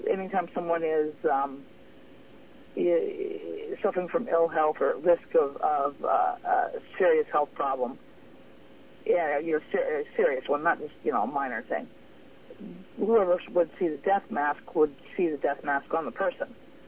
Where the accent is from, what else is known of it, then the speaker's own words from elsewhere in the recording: Arizona, United States; now in New Orleans, United States; originally I came from Arizona, the southwestern desert, and now I live in New Orleans.